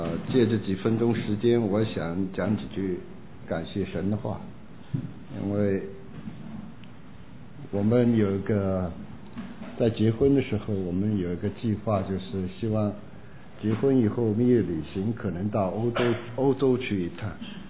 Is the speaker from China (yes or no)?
yes; China; 我讲这个就是我们中国人实在是应该站起来了。